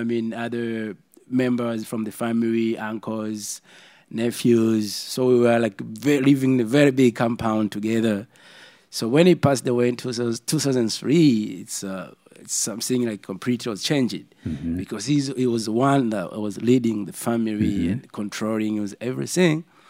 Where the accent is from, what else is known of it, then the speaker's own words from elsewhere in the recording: Bagamoyo, Pwani, Tanzania; And growing up in Bagamoyo, and with the family playing music